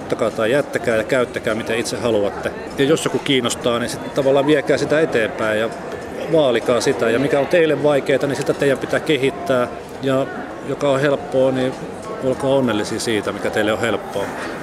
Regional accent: Sonkajärvi, North Savo, Finland; Niin Iisalmi on siis lähin iso kaupunki siinä, mistä olen kotoisin.

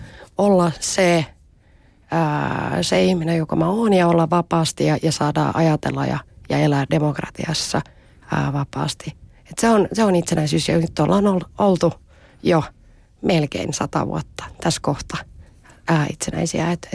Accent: Turku, Southwest Finland, Finland; also born or lived in Kokkola; mä en ole itse asiassa syntynyt Turussa. Mä oon syntynyt Kokkolassa, niin mä en tiedä mitä musta silloin tulee, mutta et Kokkolasta Turkuun sitten on muuttanut.

